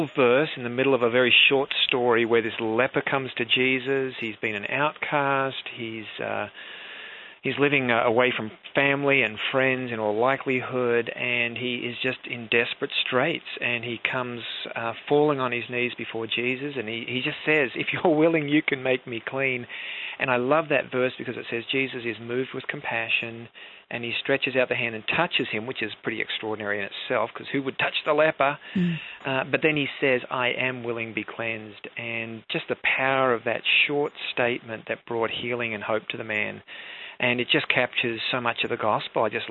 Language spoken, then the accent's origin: English; Australia; Well, I am Australian. I grew up in a family there, and my dad was a pastor.